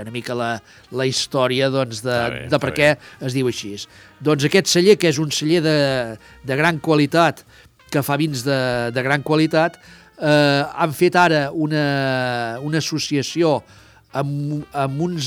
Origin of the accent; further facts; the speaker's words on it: Catalonia, Spain; ho entendrem ràpidament els que som de la Garrotxa, doncs que també tenim una terra volcànica